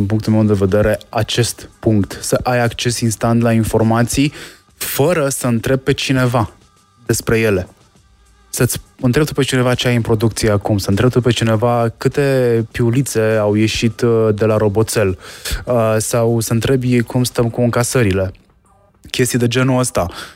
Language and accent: Romanian; Cluj-Napoca, Cluj County, Romania; toți suntem din Cluj aici, într-un fel sau altul.